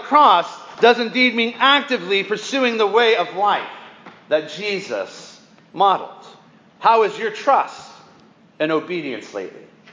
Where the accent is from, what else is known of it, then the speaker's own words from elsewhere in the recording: Scotland, United Kingdom; I'm Scottish.